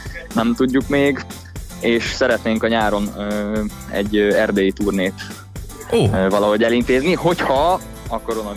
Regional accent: Budapest, Hungary; mi a Tomival mind a ketten kőbányaiak vagyunk, a dobosunkkal

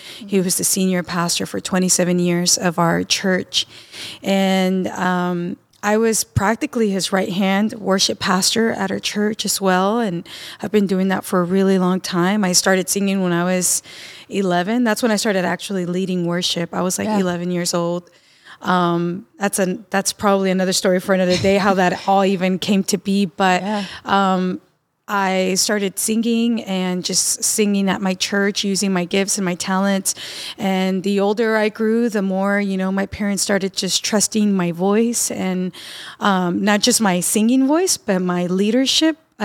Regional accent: Baytown, Texas, United States; Well, I was born and raised in Baytown, Texas. It's close to Houston, Texas, east side of Houston.

